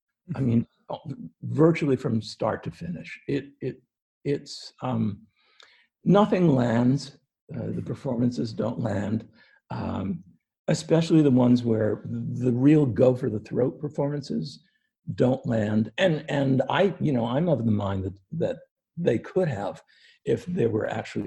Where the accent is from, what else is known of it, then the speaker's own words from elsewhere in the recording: Lawrenceville, New England, United States; I'm from New England. I'm from Lawrenceville, pretty much.